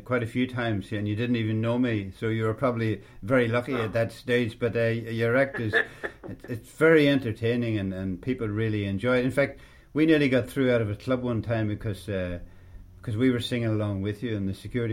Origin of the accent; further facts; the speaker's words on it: Lurgan, Northern Ireland, United Kingdom; I am indeed.